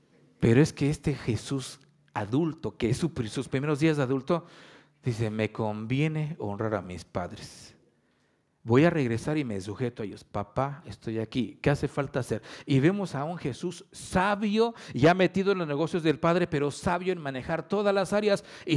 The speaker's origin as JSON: {"language": "Spanish", "town": "Ixmiquilpan", "region": "Hidalgo", "country": "Mexico", "said": "Y yo, bien orgulloso de mi raíz de año, le digo, de Ixmiquilpan. ¿De dónde? De Ixmiquilpan, Hidalgo."}